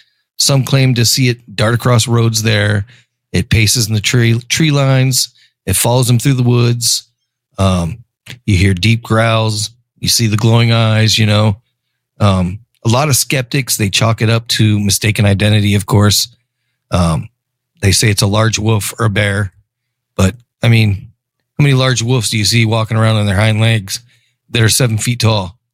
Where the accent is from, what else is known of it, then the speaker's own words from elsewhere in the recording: Ohio, United States; So growing up in Ohio, you know, we have lots of cornfields there and lots of cow pastures and lots of farmland.